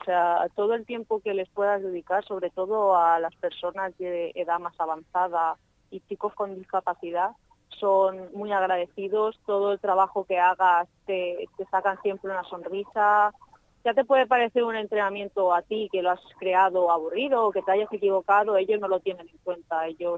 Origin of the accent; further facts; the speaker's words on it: Benidorm, Valencian Community, Spain; soy de Benidorm y allí el club era pequeño cuando yo empecé